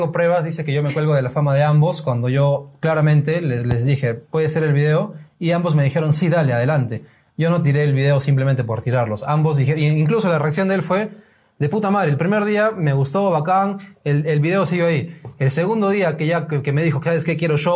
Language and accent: Spanish; Arequipa, Peru; Pero es que la diferencia es que yo soy arequipeño.